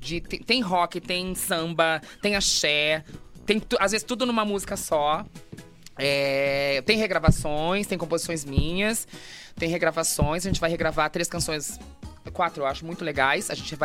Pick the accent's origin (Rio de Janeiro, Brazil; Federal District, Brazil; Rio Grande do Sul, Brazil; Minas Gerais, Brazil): Rio Grande do Sul, Brazil; born there; Eu falo, é geograficamente impossível eu virar carioca. Eu nasci no Rio Grande do Sul.